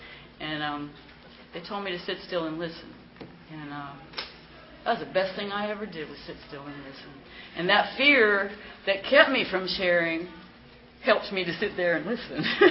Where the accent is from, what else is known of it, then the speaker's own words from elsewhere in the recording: Washington, District of Columbia, United States; "Hi, I'm an addict. … I'm from Washington, D.C."